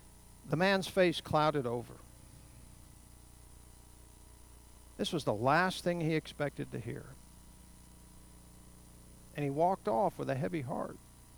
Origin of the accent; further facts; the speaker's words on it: Tennessee, United States; Ann's from Tennessee. I'm kind of from Tennessee.